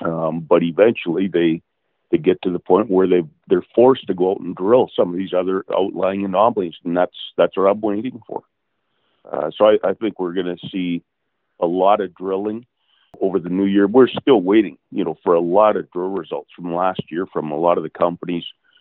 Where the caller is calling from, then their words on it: British Columbia, Canada; I'm in British Columbia and it's very cold and there's a lot of dry heat here, so I might sound a little stuffy.